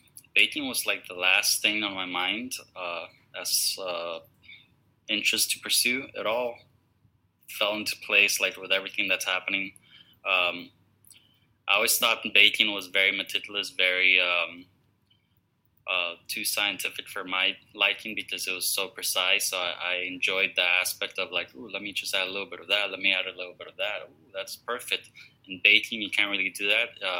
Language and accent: English; Miami, Florida, United States; So I'm born and raised in Miami. My background's Colombian.